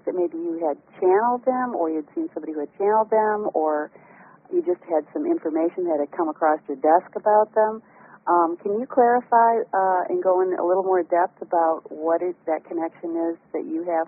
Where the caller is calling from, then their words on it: North Carolina, United States; I'm calling from North Carolina.